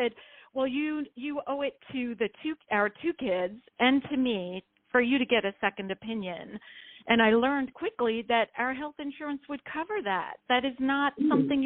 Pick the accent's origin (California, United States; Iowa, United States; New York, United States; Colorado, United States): New York, United States; that's not where I grew up. I grew up in New York, which is a little bit different, a little more maybe open-minded, possibly, I would say.